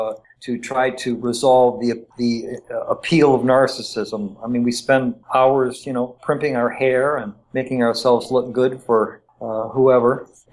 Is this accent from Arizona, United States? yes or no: no; Warren, Michigan, United States; Well, I grew up in Detroit area, and actually I'm from the same, I went to high school in the same town as … if you want to put any kind of celebrity on it, Warren, Michigan.